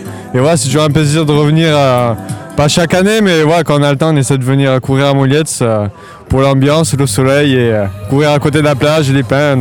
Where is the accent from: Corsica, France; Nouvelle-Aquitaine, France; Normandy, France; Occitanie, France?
Nouvelle-Aquitaine, France; Et vu que je suis des Landes